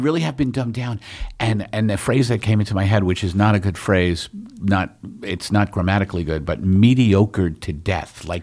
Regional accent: New York, United States; accent: New York; That's my New York accent, baristas.

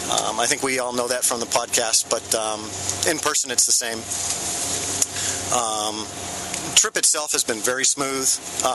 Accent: United States; now in Tokyo, Japan; I'm originally from America. I'm living in Tokyo now.

